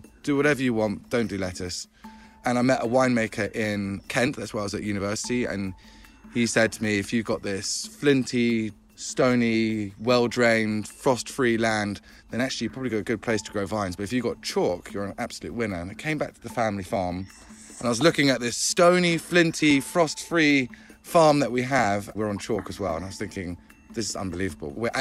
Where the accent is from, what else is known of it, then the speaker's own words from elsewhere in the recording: Netherlands; moved away; We're a Dutch family. We emigrated from Holland. Well, I did, Mum and Dad did.